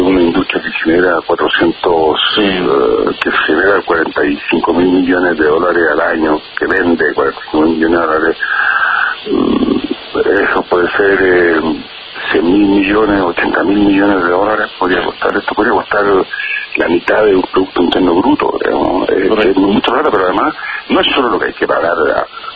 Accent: Chile; el hecho de que somos todos chilenos

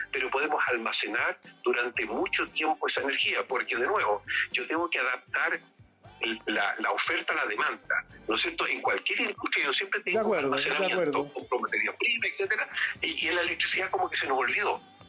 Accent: Chile; Yo creo que todo esto nos va a beneficiar como chilenos, tenemos que unificarnos.

